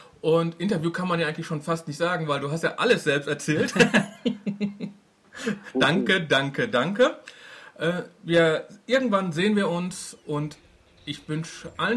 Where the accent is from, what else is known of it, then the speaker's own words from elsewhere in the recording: Duisburg, North Rhine-Westphalia, Germany; Ich komme ja aus Duisburg. Das ist ja, kann man ja schon als Stadt bezeichnen.